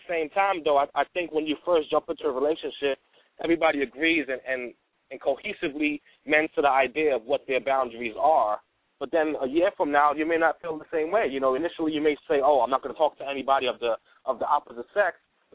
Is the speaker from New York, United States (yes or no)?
yes; Brooklyn, New York, United States; I'm from Brooklyn.